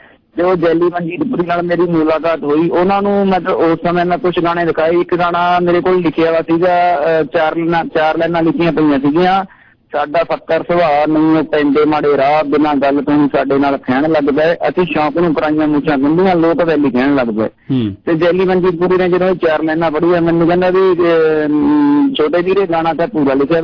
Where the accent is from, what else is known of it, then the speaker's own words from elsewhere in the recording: Rurki Zira, Punjab, India; ਰੁੜਕੀ ਜੀਰਾ ਪਿੰਡ ਦਾ ਨਾ ਇੱਕ ਗੀਤਕਾਰ ਪਹਿਲਾਂ ਵੀ ਸੀ ਰਵਿੰਦਰ ਰੁੜਕੀ ਜੀਰਾ